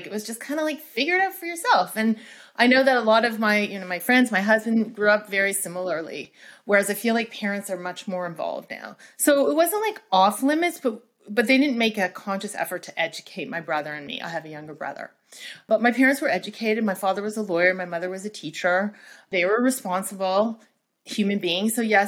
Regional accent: Toronto, Ontario, Canada; I am from Canada, by the way, from Toronto

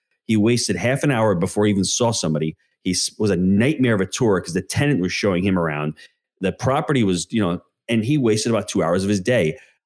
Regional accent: New York, United States; I'm a New Yorker back then. You know, where's, you're a New Yorker, you know, the tri-state area.

